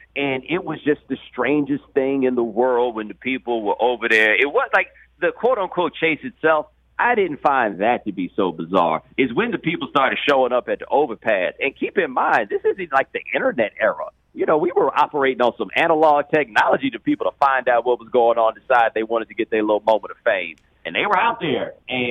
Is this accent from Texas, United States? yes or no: yes; Houston, Texas, United States; I know exactly where I was. I'm from Houston.